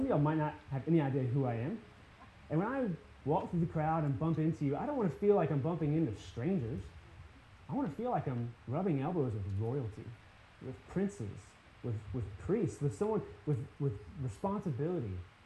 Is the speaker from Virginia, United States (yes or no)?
yes; Mechanicsville, Virginia, United States; I'm originally from Mechanicsville, Virginia, and when I was there, that was always kind of odd to say.